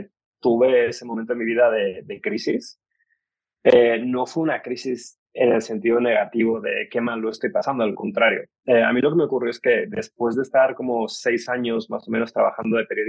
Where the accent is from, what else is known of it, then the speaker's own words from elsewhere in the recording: Spain; moved away as an adult; also born or lived in London, United Kingdom; Realmente yo salí de España porque fui a hacer una beca o una pasantía